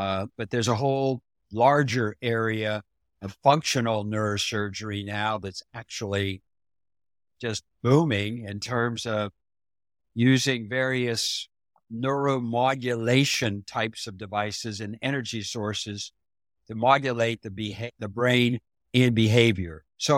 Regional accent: Bridgeport, Ohio, United States; I grew up in Bridgeport, Ohio. About 3,500 people, 12 bars, and 35 dogs.

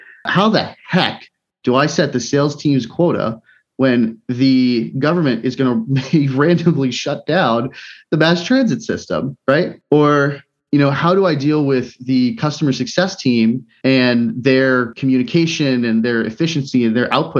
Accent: Florida, United States; also born or lived in Boston; It's kind of like in Boston, I grew up in Florida, so this was a weird thing to me.

